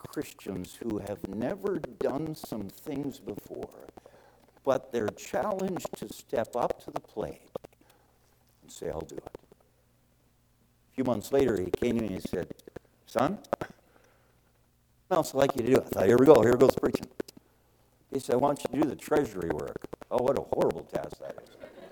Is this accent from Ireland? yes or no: no; Canada; I'm a Canadian, so God forgave me for going to the United States.